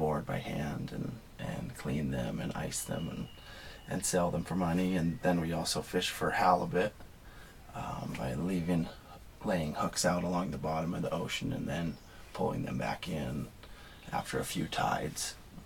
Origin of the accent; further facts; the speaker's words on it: Alaska, United States; also born or lived in Fairbanks, Alaska; All right, I was born in Fairbanks, Alaska, 1981, May 21st, 1981. And I think when I was a month old, I first came out to the Hobbit Hole with my folks.